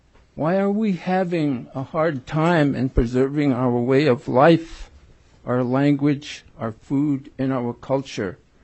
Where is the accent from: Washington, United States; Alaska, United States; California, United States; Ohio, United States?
Alaska, United States; Yakutat; I was born and raised in Yakutat, Alaska.